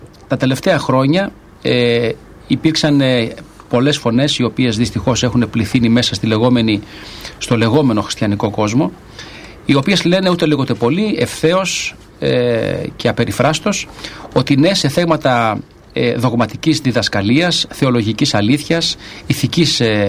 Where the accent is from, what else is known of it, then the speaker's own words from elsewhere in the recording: Greece; ιδιαίτερα εμείς σαν Έλληνες έχουμε αυτή τη μεγάλη ευθύνη